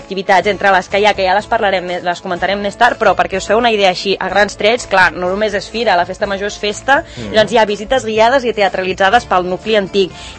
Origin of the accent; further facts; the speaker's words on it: Barcelona, Catalonia, Spain; sóc de Barcelona.